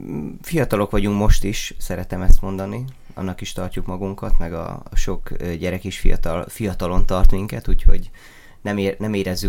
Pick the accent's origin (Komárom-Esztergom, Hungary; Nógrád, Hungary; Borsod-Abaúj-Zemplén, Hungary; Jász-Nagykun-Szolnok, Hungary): Borsod-Abaúj-Zemplén, Hungary; Miskolc; nagyon szeretjük a városunkat, itt nőttünk fel, nagyszerű városnak tartjuk Miskolcot